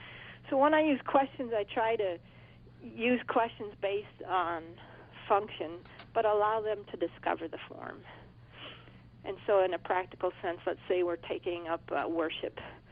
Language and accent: English; United States; Yeah, well, I think as an American, we often do come when we go in a cross-cultural setting, we come with the answers.